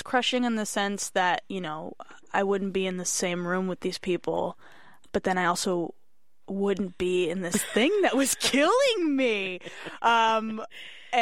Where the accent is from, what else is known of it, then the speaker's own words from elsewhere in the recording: Miami, Florida, United States; Yeah, I'm from Miami, Florida.